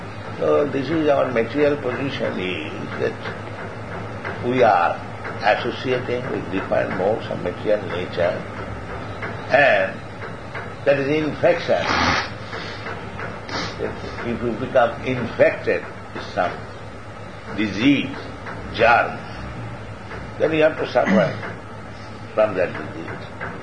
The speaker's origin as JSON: {"language": "English", "country": "India", "second_language": "English", "said": "I'm Indian. I'm Brahman."}